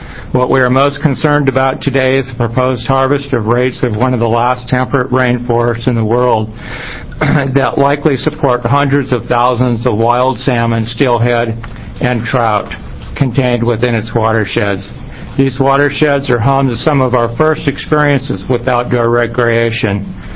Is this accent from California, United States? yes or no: no; Salem, Oregon, United States; Salem, Oregon.